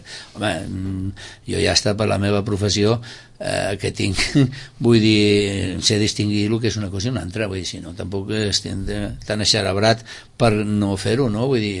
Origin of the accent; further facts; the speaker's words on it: Sitges, Catalonia, Spain; born there; tothom els que som nascuts a Sitges i que hem vist aquest tema ens havia agradat molt